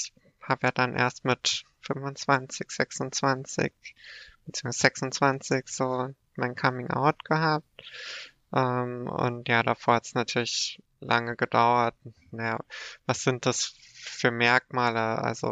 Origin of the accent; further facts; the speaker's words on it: Bavaria, Germany; Und wir sind ja in Bayern ländlich aufgewachsen